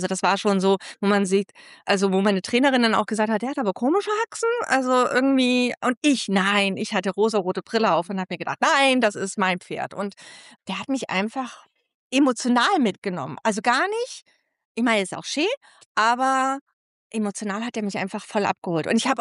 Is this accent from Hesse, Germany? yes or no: yes; Kassel, Hesse, Germany; now in Munich, Germany; ursprünglich komme ich aus Hessen, dem schönen Kassel oder nicht schönen Kassel, deshalb bin ich nach München abgehauen.